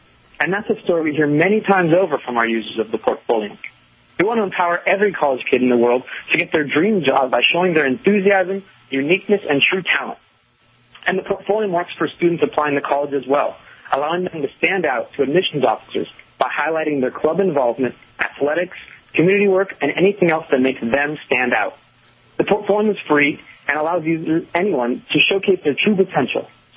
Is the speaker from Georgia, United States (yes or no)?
no; Los Angeles, California, United States; I grew up in Los Angeles and received my engineering degree at UC San Diego in 2008